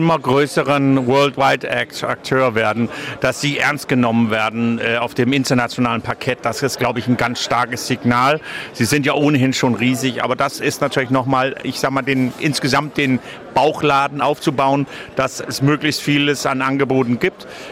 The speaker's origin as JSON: {"language": "German", "country": "Denmark", "said": "für mich persönlich als Däne gilt es auch, die Dänen davon zu überzeugen"}